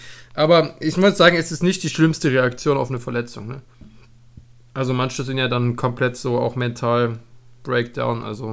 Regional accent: East Germany, Germany; Ich komme aus dem Osten, Juri kommt aus dem Westen.

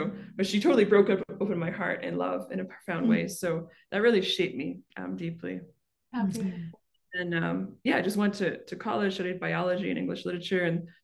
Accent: Western Canada, Canada; I'm Canadian, so born in Canada, so Western Canada. I always say where I'm from, it's so cold in the winter that you have to plug your car in because the oil will freeze.

